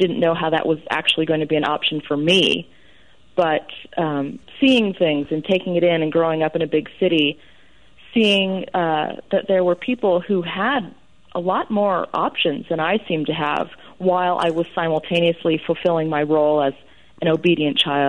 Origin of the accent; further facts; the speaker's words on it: San Francisco, California, United States; I grew up in San Francisco, and we did not live in a Chinese part of town, even though we went to Chinatown on the weekends